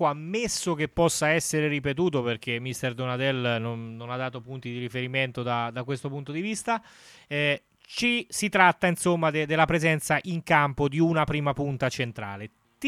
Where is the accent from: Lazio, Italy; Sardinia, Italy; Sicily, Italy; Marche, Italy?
Marche, Italy; Ecco, comunque poi da marchigiano a marchigiano